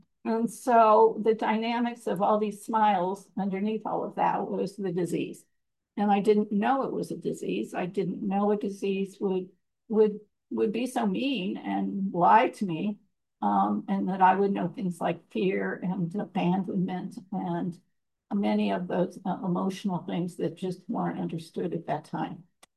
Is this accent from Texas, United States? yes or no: no; Missouri, United States; I grew up in Missouri, in a family of five.